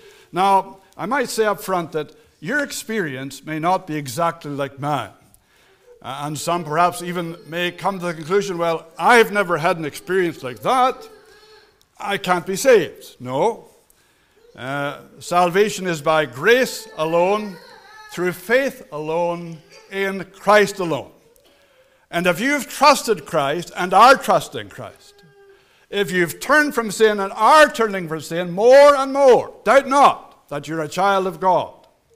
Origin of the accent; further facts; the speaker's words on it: Fredericton, New Brunswick, Canada; born there; I was born in Fredericton, that's the city. New Brunswick, that's the province. Canada, that's the country. In 1959, into a home where the gospel was set before me, where the fear of God was known. In that, my parents were Christians.